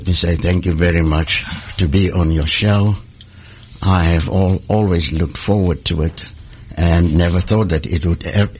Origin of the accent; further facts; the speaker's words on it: Potchefstroom, North West, South Africa; Now, just a little background about Potchefstroom and what happened during my growing up there